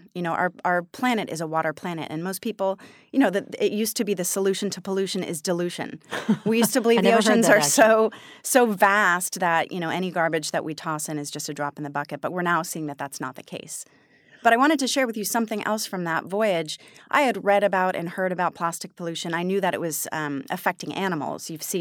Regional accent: Santa Monica, California, United States; I've always been an ocean person. I grew up in Santa Monica. My first sort of activism was doing beach cleanups as a kid in high school.

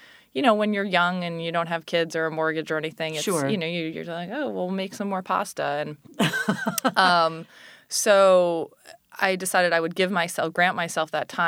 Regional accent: New York City, New York, United States; I wanted to come back to New York City. I'm originally from New York City.

